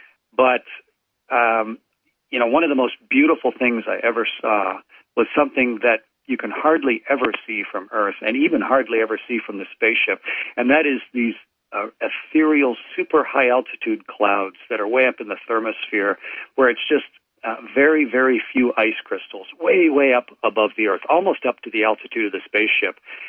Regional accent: Canada

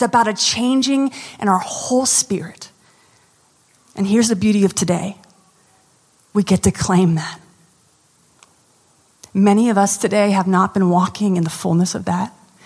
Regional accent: United States; now in New Orleans, United States; I know we're in Canada. I'm American. Love me.

